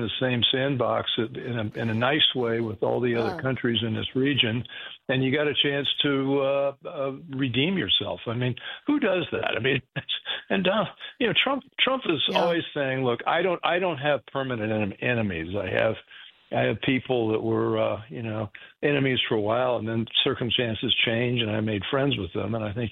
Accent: Indiana, United States; I grew up in Indiana, and you can't leave the state without a good jump shot.

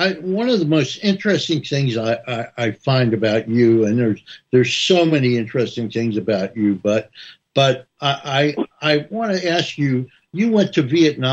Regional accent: New Jersey, United States; I grew up in a city. I grew up in North New Jersey. It was had the highest African-American population in America.

